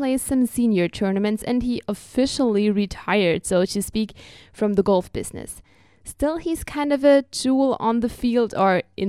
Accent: Germany; English is a second language; with sports club at schools back home in Germany. Moreover, we have a really pretty golf course in my hometown.

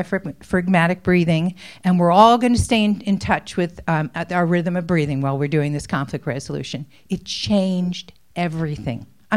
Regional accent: New York, United States; You know, I'm from New York originally. We called them do-overs.

